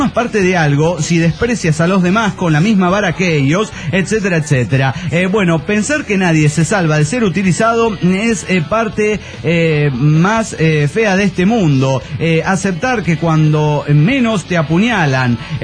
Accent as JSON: {"language": "Spanish", "region": "Mexico City", "country": "Mexico", "said": "de DF Mexicana."}